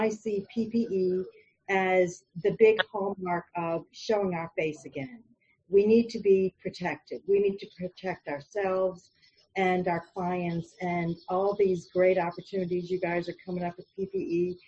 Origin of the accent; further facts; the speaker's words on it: Boynton Beach, Florida, United States; I'm from Boynton Beach, Florida, Palm Beach County.